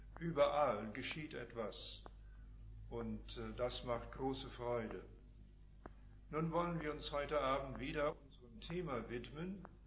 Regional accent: Canada; now in Germany; kommen aus Kanada. Sie ist in den Vereinigten Staaten geboren, ich bin in Kanada geboren. Wir sind dort in deutschsprachigen Kreisen aufgewachsen. Und 1954 kamen wir nach Europa.

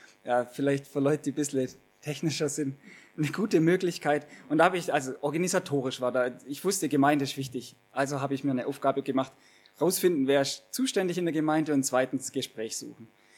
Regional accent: Laichingen, Baden-Württemberg, Germany; Ich komme ganz aus der Nähe von hier, Laichingen, also so Richtung, wenn man die Autobahn Richtung Ulm fährt, da dann in der Nähe.

